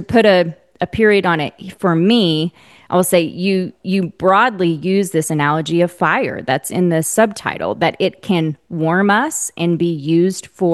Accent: Oklahoma, United States; you and I talked pre-record about how I grew up in Oklahoma

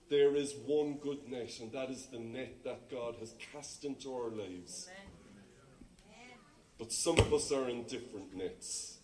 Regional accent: Cork, Munster, Ireland; accent: Cork; When I read some verses in the Bible, I can't say them in my lovely Cork accent.

